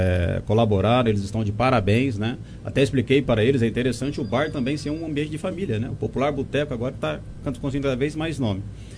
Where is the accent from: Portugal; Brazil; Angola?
Brazil; Jaboticabal, São Paulo; Eu sou de Jaboticabal, muitas pessoas conhecem a popular festa do Quitute lá